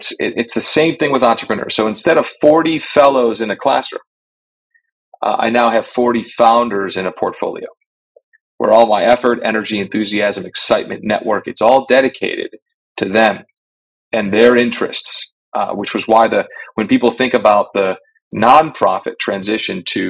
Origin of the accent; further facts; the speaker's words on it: Chicago, Illinois, United States; I'm a 90s kid. I grew up in Chicago, right?